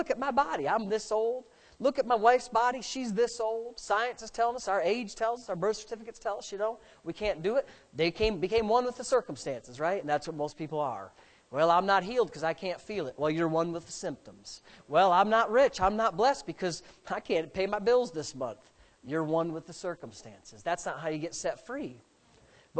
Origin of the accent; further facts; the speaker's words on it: Frewsburg, New York, United States; See, there was a roadway in the property that I grew up on in Frewsburg.